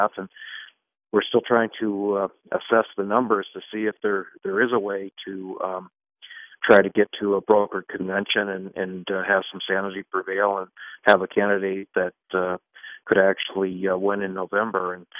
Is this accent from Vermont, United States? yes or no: yes; Vermont, United States; growing up in Vermont, we kind of learn early that we should be following the golden rule